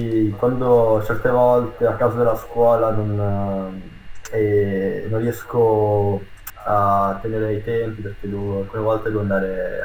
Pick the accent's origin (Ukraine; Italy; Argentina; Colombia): Ukraine; Italian is a second language; ho 16 anni, vengo dall'Ucraina